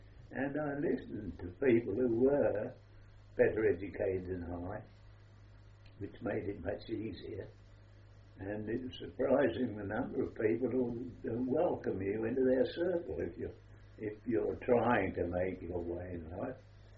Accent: Fulbourn, East of England, United Kingdom; moved away; also born or lived in Cambridge; Well, you see, I moved from Cambridge to Fulbourne fairly early in life.

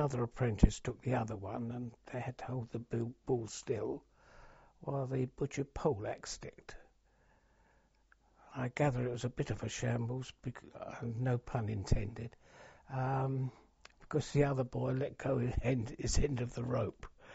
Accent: Mitcham, London, United Kingdom; born there; I was born in Mitcham, Surrey, in a nursing home. I can't remember the name of it. In 1921, on the 21st of February.

